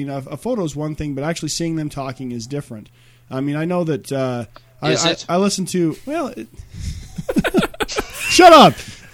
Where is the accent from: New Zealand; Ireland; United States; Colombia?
Colombia; I'm from Colombia.